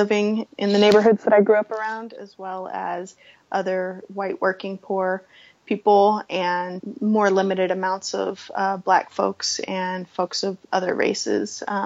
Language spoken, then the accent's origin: English; Dallas, Texas, United States; I was born in Dallas, Texas in October of 1976, so about 41 years ago now. And I was raised in Dallas as well.